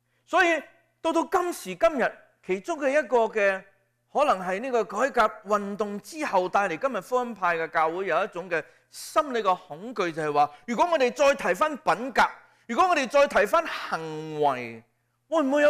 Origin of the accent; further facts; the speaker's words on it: China; 我们中国人要谦让，是不是？